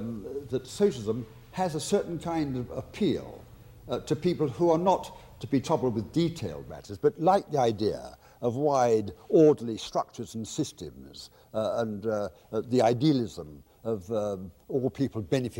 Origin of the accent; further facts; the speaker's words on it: England, United Kingdom; as an Englishman proud of the progress achieved by the true liberals in the mid-19th century